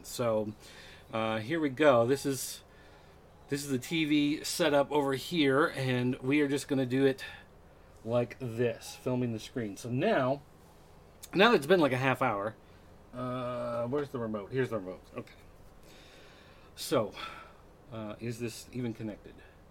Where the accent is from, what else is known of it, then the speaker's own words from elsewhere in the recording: United States; Well, no, I'm American, but whatever, I speak English.